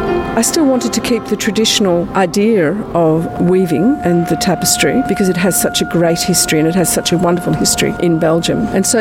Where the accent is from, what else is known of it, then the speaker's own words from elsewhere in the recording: Australia; born there; also born or lived in London; I'm an Australian, born in London.